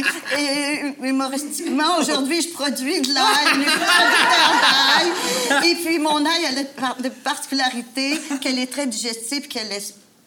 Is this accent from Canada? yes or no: yes; Montreal, Quebec, Canada; born there; Oui, je suis née sur le plateau Mont-Royal, sur la rue Parthenay, dans la maison de ma grand-mère.